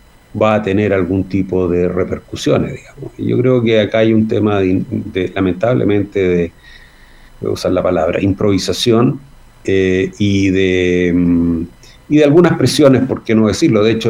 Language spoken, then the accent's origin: Spanish; Chile; que por qué a nosotros, que si somos chilenos, nos duele tanto